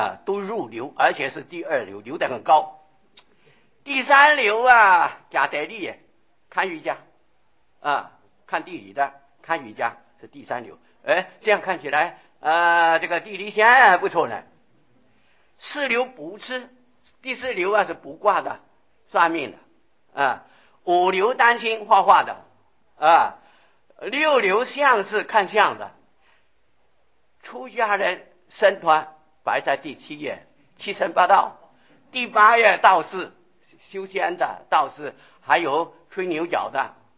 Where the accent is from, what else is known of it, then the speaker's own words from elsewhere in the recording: Hsinchu, Hsinchu County, Taiwan; moved away; 我到这边来好像不曾听过这个三教九流的话，我的故乡新竹狮头山